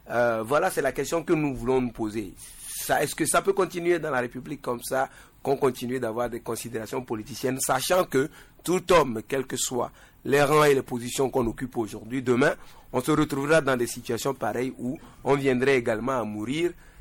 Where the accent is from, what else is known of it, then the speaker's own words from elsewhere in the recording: Kouvé, Maritime, Togo; j'étais dans mon village natal à Couvé.